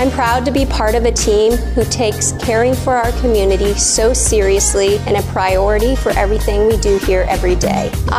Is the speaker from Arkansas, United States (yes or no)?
no; White Salmon, Washington, United States; I grew up here in White Salmon. I call this my home.